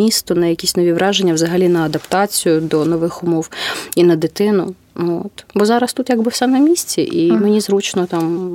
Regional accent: Vinnytsia, Vinnytsia Oblast, Ukraine; Да, я з Вінниці.

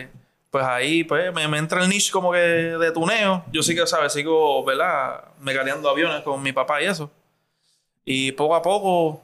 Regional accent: Vieques, Puerto Rico; yo soy originalmente de Vieques. De Vieques.

